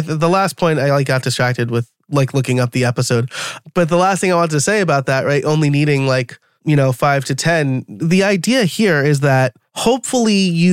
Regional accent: New York, United States; I'm like Italian, I'm from New York. We're very emotional and direct.

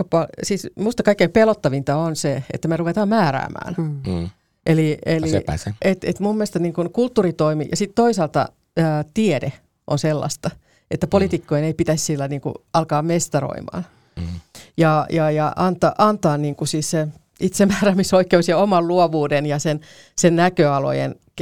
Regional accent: Karkkila, Uusimaa, Finland; Mä oon Karkkilasta kotoisin

